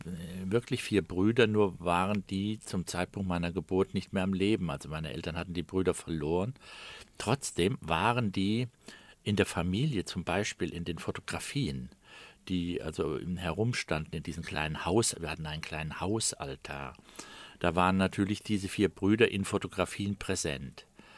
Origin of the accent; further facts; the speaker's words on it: Rhineland, Germany; dass mir als Elfjährigen dieses Moselgebiet schon als Rheinländer vorkam wie ein völlig fremdes Land.